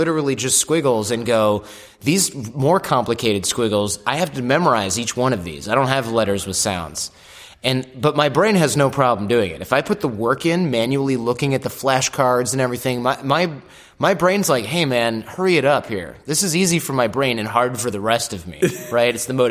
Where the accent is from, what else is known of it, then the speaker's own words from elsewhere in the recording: Michigan, United States; No, American. But everybody thinks I am because I'm from Michigan, which is like a Canadian with shitty healthcare.